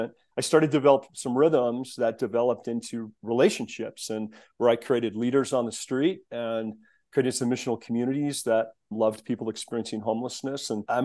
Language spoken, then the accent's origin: English; Steamboat Springs, Colorado, United States; Growing up in Steamboat, I went to a Missouri Synod Lutheran church and was active always and mostly just trying to go skiing after church was over.